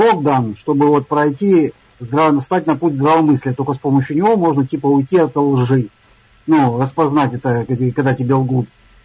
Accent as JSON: {"language": "Russian", "town": "Bryansk", "region": "Bryansk Oblast", "country": "Russia", "said": "я из Брянска."}